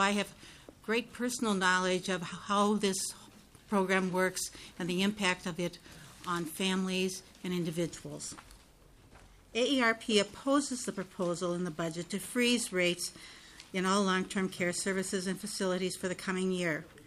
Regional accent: Minnesota, United States; I'm also a Minnesotan

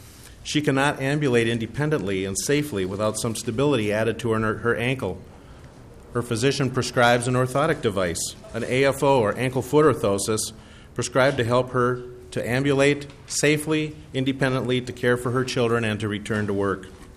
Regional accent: Rochester, Minnesota, United States; from Rochester, Minnesota.

